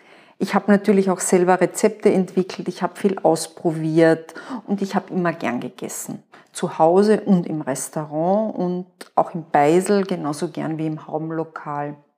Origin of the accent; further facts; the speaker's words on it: Carinthia, Austria; ich bin in Kärnten aufgewachsen und Natur und Essen waren nicht voneinander zu trennen